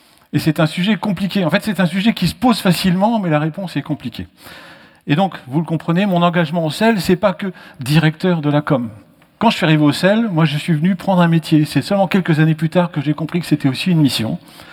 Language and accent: French; Mulhouse, Grand Est, France; born there; Je suis né à Mulhouse